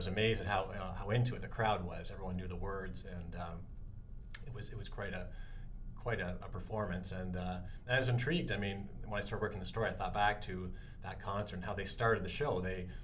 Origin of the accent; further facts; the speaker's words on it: London, Ontario, Canada; I saw them in concert a year ago in London, Ontario, my hometown, and yours.